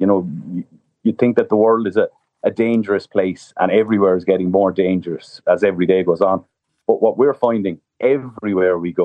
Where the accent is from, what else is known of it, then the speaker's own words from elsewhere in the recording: Ireland; the name that we get said most to us when we tell people we're from Ireland since we started this is Conor McGregor.